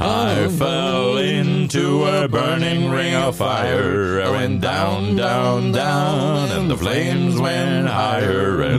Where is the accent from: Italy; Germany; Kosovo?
Germany; Schleswig-Holstein; Also ich komme ja so aus dem Schleswig-Holsteinischen, also aus Dithmarschen da irgendwo